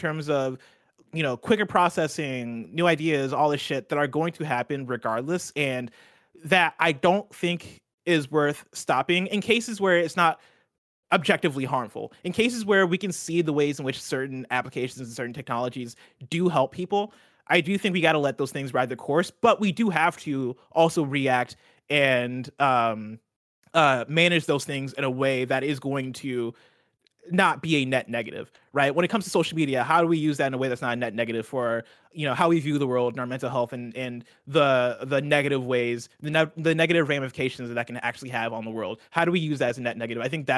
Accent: Illinois, United States; I had flown back to my hometown back in central Illinois

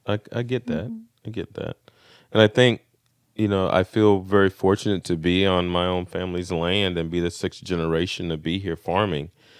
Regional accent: Brunswick, Georgia, United States; I was raised here in Brunswick, Georgia, went off in the military for 10 years

